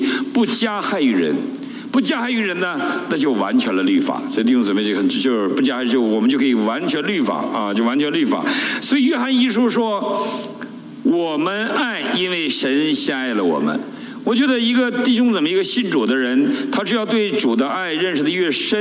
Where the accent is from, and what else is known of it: Northeast China, China